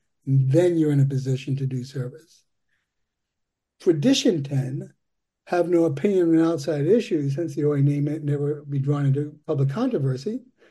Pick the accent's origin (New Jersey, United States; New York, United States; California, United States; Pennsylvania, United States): New York, United States; You know, I'm from New York, and I remember being in a meeting with somebody wearing a Boston Red Sox hat, and it kind of pissed me off for a little while.